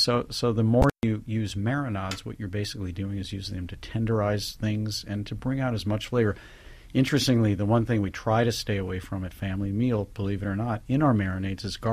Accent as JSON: {"language": "English", "town": "St. Louis", "region": "Missouri", "country": "United States", "tie": "born or raised there", "said": "Then I made them my grandmother's recipe for barbecued ribs, which I grew up on in St. Louis."}